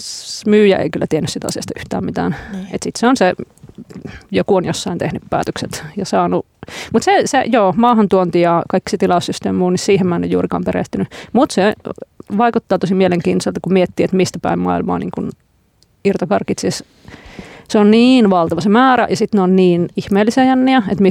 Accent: Lappeenranta, South Karelia, Finland; born there; mä synnyin myös Lappeenrannassa

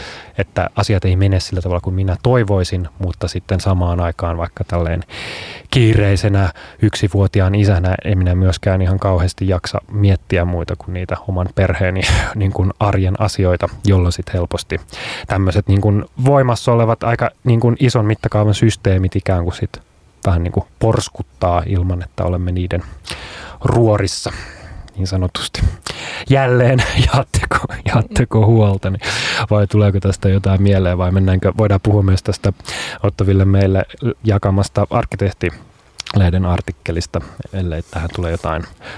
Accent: Espoo, Uusimaa, Finland; tuolta rakkaasta entisestä kotikaupungistani Espoosta

